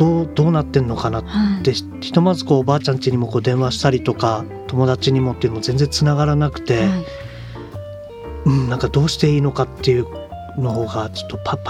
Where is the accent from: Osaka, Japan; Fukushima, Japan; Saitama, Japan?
Fukushima, Japan; やっぱり僕たち その地元福島の皆さんもやっぱりこういうすごい苦しみの中で今でも生きてると思うんですけど